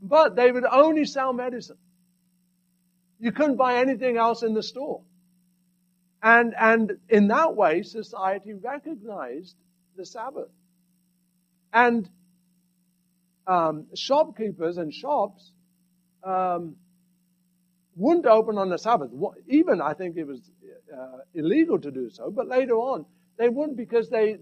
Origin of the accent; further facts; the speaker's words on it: England, United Kingdom; When I was growing up in England, the shops were closed.